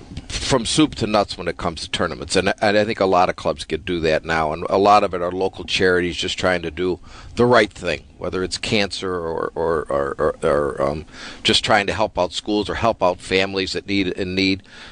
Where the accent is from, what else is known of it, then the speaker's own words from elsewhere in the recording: Lockport, United States; as you guys know, I grew up in Lockport.